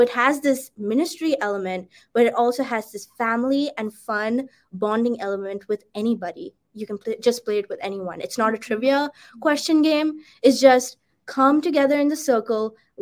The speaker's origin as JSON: {"language": "English", "country": "India", "said": "I'm from India."}